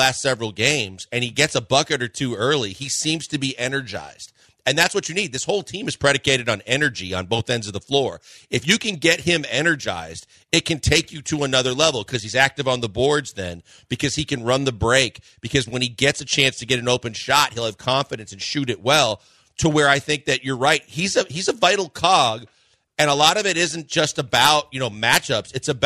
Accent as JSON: {"language": "English", "region": "Midwest", "country": "United States", "said": "Oh, man. I mean, I'm also from the Midwest."}